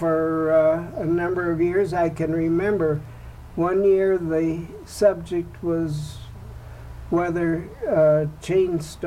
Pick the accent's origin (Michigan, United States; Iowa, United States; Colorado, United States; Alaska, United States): Michigan, United States; Lansing; I grew up in Lansing, a very pleasant place to grow up.